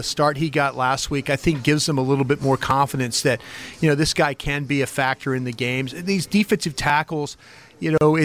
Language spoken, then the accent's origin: English; Dallas, Texas, United States; You know, I'm from Dallas, Texas myself